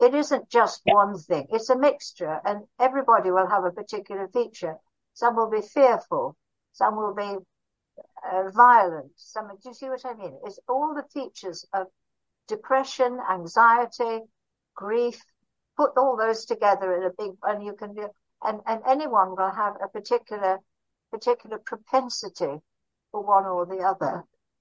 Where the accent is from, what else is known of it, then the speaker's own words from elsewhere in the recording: Barrow-in-Furness, North West England, United Kingdom; I did a locum general practice in my hometown of Barrow-in-Furness